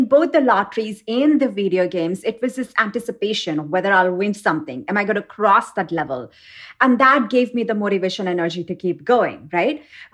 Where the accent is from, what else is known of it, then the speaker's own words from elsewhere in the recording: India; I grew up in India and winning numbers used to come in a small section in a newspaper.